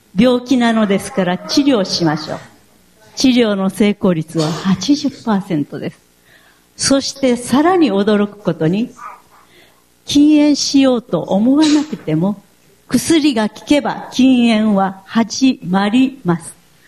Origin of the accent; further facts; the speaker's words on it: Nara, Japan; 奈良県の生まれです。そして3歳から奈良市に住み、そして学生時代からなんと46年間、年齢が分かってしまいますけれども京都に通い続けてきました。